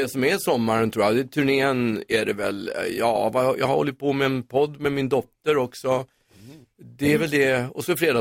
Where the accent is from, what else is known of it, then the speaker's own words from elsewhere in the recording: Flen, Södermanland, Sweden; born there; Och jag är född i Flen.